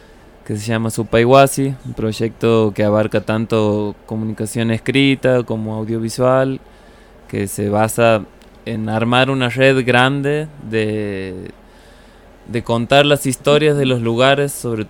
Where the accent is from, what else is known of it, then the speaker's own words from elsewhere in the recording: Santiago del Estero, Argentina; now in Córdoba, Argentina; yo soy oriundo de Santiago del Estero, nacido y criado allá. Vivo en Córdoba hace muchos años.